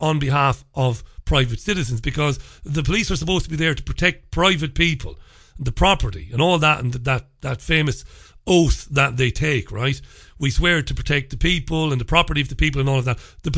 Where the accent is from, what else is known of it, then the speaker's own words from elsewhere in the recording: Ballybeg, Munster, Ireland; I grew up in Ireland, you know. I grew up in a place called Ballybeg in Waterford in Ireland. We were on the edge of the countryside. We were a couple of miles away from Waterford city centre, maybe 3, and we were on the edge of the countryside.